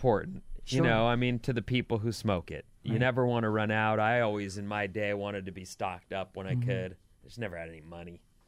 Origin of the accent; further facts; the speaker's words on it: Santa Ana, California, United States; I got in Santa Ana where I was growing up in Orange County.